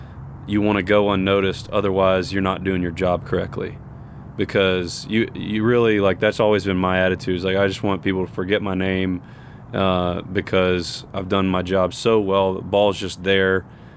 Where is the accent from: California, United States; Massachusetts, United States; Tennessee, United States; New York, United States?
Tennessee, United States; be able to wear the power tee growing up in Tennessee and stuff.